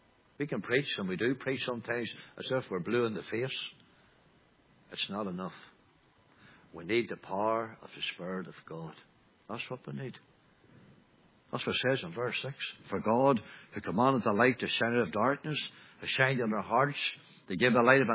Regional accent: Northern Ireland, United Kingdom; Well, I come from Northern Ireland and from Northern Ireland

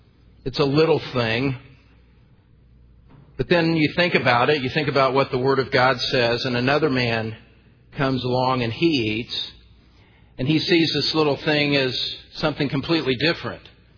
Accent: Indiana, United States; I was invited to teach next March at a conference on prayer back in my home state of Indiana.

